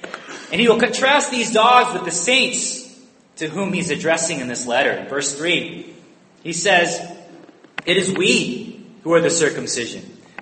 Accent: Toms River, New Jersey, United States; I tell people I'm from Tom's River, nobody knows where that is.

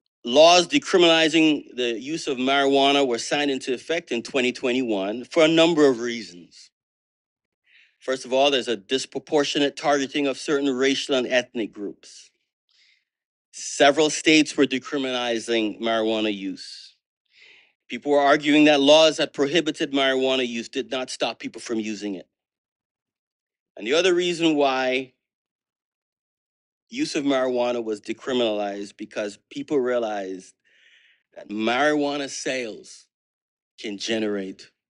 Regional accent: Jamaica; Now, I grew up in Jamaica.

